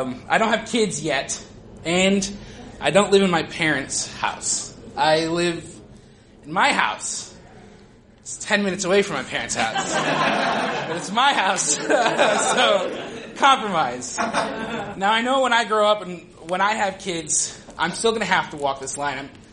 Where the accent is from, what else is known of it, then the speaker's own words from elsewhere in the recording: United States; And as a child growing up in America, the thing that I was always taught was, to be an adult, you got to get a job doing something you love.